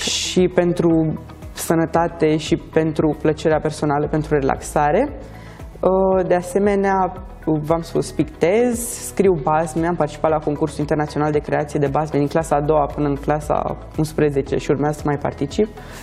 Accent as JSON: {"language": "Romanian", "country": "Romania", "tie": "born or raised there", "said": "În primul rând vreau să vorbesc despre România, țara mea natală"}